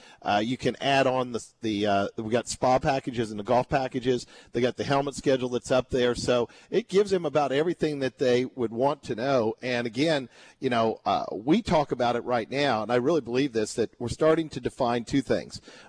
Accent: Indiana, United States; I grew up in Indiana with Hoosier hysteria.

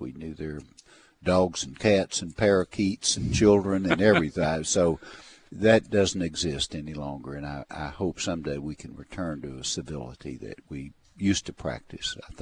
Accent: Camden, Arkansas, United States; I was growing up in Camden, and we used to go to Little Rock to the ball game.

